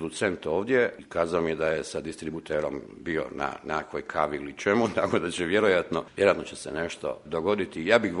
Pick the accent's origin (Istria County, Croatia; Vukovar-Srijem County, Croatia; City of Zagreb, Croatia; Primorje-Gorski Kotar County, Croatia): City of Zagreb, Croatia; Zagreb; now in Split, Croatia; ja sam Zagrepčanin koji je odlučio živjeti u Splitu i živim tamo, evo, već 26 godina.